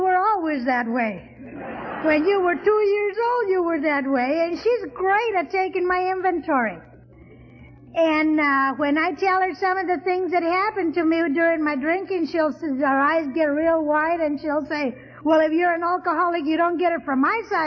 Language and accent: English; California, United States; But I'm from Southern California, and I just get, there's something about my lungs that just can't stand all this clear air.